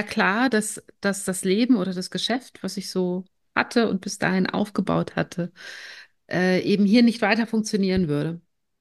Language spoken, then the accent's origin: German; North Rhine-Westphalia, Germany; now in Tromsø, Norway; Ich bin ein Kind des Ruhrgebiets